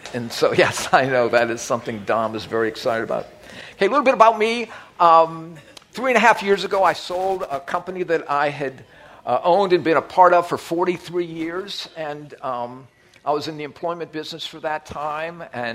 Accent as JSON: {"language": "English", "town": "New Orleans", "region": "Louisiana", "country": "United States", "tie": "born or raised there", "said": "Both Annette and I grew up in New Orleans."}